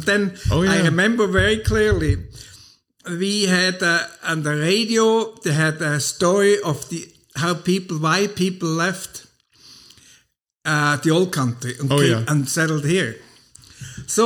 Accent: Switzerland; I was also a ski instructor in Switzerland, in my hometown.

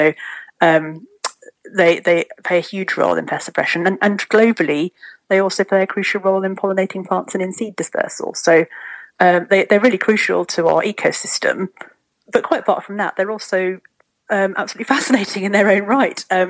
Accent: Wales, United Kingdom; I grew up in Mid Wales

